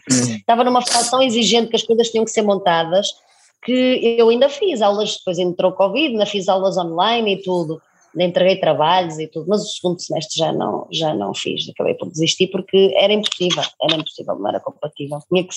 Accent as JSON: {"language": "Portuguese", "region": "Norte", "country": "Portugal", "tie": "born or raised there", "said": "tive a sensação que voltei para a minha infância em Trás-os-Montes com os meus avós"}